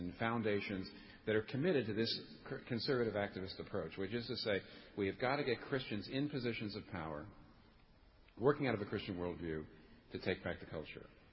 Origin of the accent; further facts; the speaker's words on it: United States; I'm an American. I'm speaking to people in Britain.